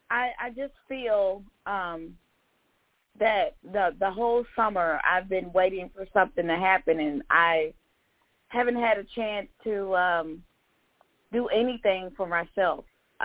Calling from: Georgia, United States; from Georgia.

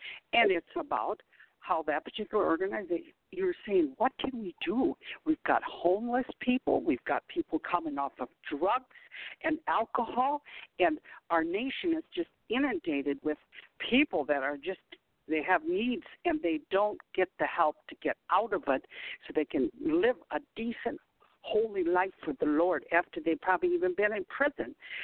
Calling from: South Dakota, United States; I'm calling from South Dakota.

